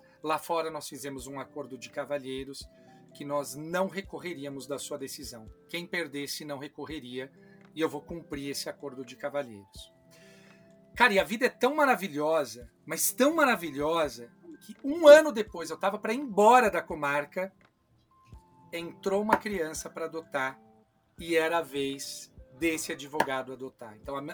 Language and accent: Portuguese; Bebedouro, São Paulo, Brazil; quando eu era criança lá em Bebedouro